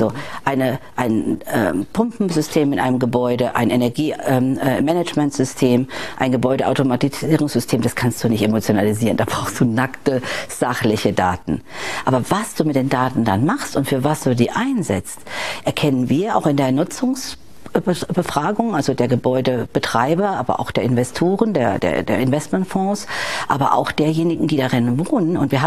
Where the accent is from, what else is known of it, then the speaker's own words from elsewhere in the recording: Rhineland-Palatinate, Germany; born there; ich komme ja gebürtig aus Rheinland-Pfalz